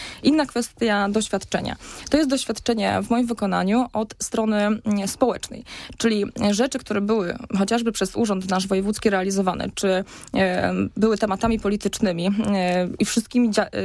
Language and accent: Polish; Gostyń, Greater Poland Voivodeship, Poland; also born or lived in Kurzewo; Ja jestem z Gostynia, można powiedzieć. Urodziłam się w Gostyniu, przez 13 lat tam mieszkałam, ale zaraz później przeprowadziliśmy się z rodziną właśnie do podpoznańskiej akurat wioski, można powiedzieć, z Kurzewa.